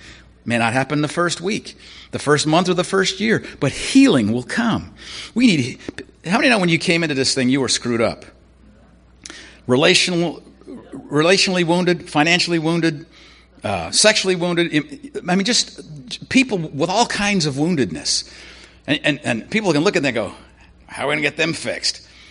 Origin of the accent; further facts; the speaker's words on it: Canada; I can't because I'm a Canadian.